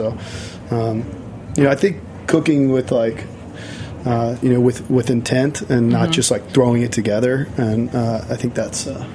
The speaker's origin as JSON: {"language": "English", "region": "Virginia", "country": "United States", "said": "And that's getting that ham from Virginia is fun because I'm from Virginia."}